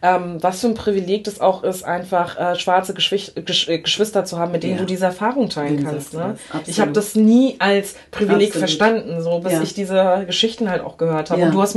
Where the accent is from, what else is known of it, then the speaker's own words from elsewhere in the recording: Germany; auf der anderen Seite bin ich zwar in Deutschland aufgewachsen